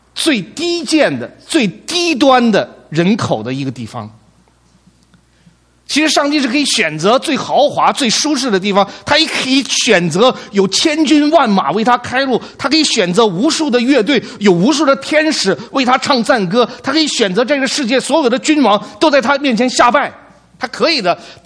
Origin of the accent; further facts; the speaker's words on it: Lanzhou, Gansu, China; born there; 我觉得为什么我爸爸妈妈把我生在兰州，你知道为什么没有把我生在白宫？